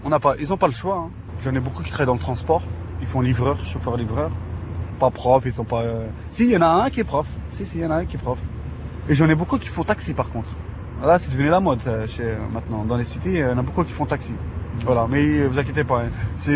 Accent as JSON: {"language": "French", "town": "Tremblay-en-France", "region": "Île-de-France", "country": "France", "tie": "born or raised there", "said": "Je vais vous montrer où j'ai grandi. On est au centre-ville."}